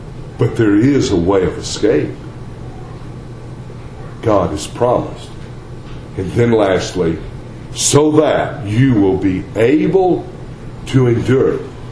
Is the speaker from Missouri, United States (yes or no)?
no; Texas, United States; accent: Texas; Y'all don't know Palti? Gadiah. Must be my Texas accent.